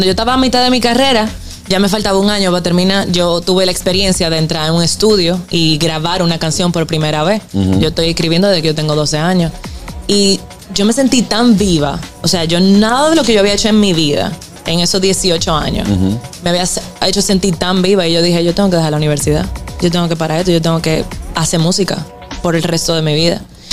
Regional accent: Dominican Republic; Yo soy dominicana.

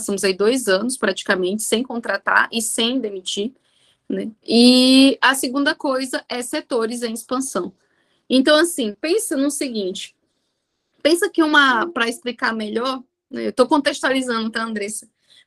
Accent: Açailândia, Maranhão, Brazil; sou natural do Maranhão, Açailândia

